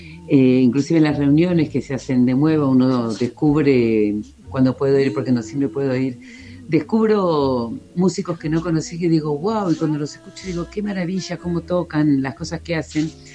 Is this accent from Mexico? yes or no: no; Buenos Aires, Argentina; now in Bariloche, Argentina; Yo vengo de Buenos Aires, pero ya hace 40 años que estoy en Bariloche.